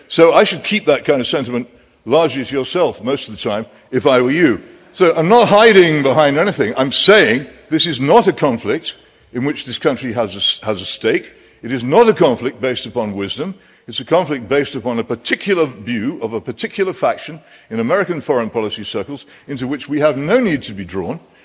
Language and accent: English; United Kingdom; I'm actually here as a British patriot, somebody who loves this country and its people